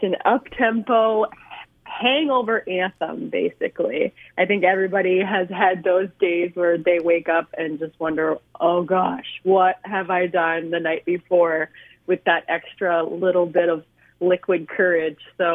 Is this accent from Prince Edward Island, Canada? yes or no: yes; Prince Edward Island, Canada; I am originally from Prince Edward Island, actually, so quite a ways from you, but I'm based out in Ontario now.